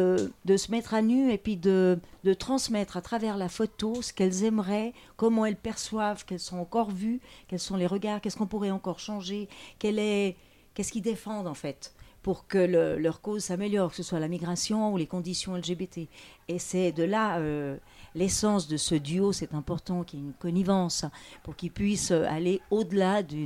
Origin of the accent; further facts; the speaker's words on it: Spain; also born or lived in Switzerland; Moi, je suis espagnol, né en Suisse